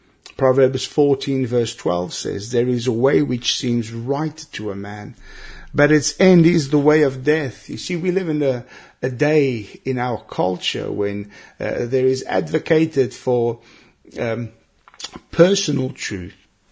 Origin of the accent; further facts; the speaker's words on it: South Africa; moved away as an adult; now in United Kingdom; You know, I'm South African, and when I first came to the United Kingdom and started preaching